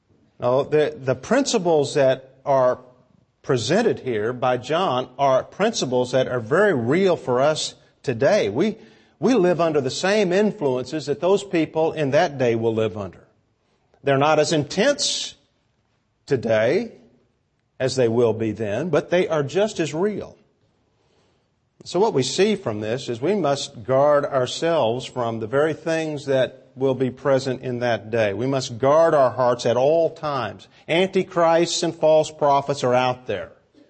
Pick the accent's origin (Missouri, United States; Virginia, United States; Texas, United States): Missouri, United States; Kansas City; When I was a boy growing up in Kansas City, my father once took me downtown to see Blackstone the Magician.